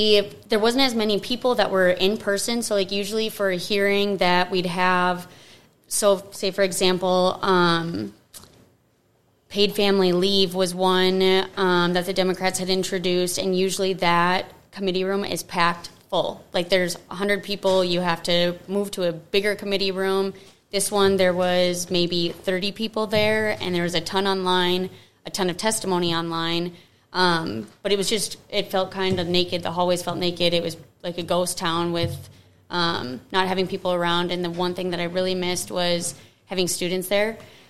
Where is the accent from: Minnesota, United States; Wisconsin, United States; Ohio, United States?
Minnesota, United States; Lakeville; also born or lived in Bloomington, United States; So I moved from Bloomington, Minnesota to Lakeville, Minnesota, and that's where I went to middle school, high school, pretty much grew up.